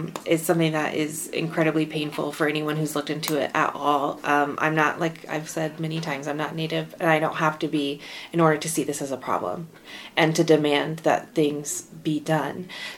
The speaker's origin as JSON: {"language": "English", "region": "Oklahoma", "country": "United States", "said": "You know, Oklahoma. I'm from Oklahoma, so I feel fine taking that shot."}